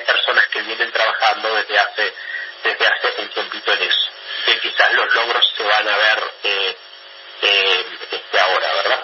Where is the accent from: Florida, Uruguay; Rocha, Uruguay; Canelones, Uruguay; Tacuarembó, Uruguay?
Tacuarembó, Uruguay; Yo soy oriundo de, como es, Tacuarembó ciudad. O sea, nací en Tacuarembó, como es rural, digo, pero hace años que vivo en la ciudad de, como es, Tacuarembó.